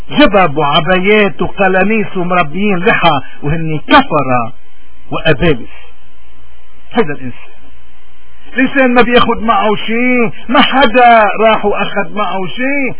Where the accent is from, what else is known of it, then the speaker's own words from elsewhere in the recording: Lebanon; إذا نحن كمواطنين لبنانيين وين ما كنا